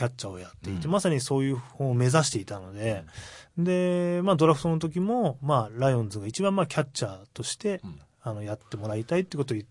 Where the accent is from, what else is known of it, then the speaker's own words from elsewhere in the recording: Hachioji, Tokyo, Japan; はい、私八王子ですから。